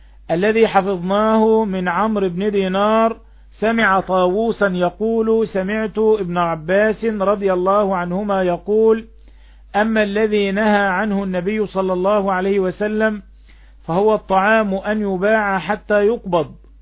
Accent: Egypt; accent: Egyptian; اللي احنا بنسميه في لهجتنا المصرية الشروة

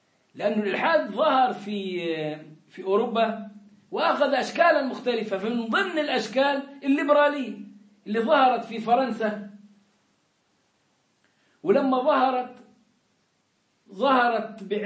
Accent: Egypt; moved away; أنا جيت من مصر

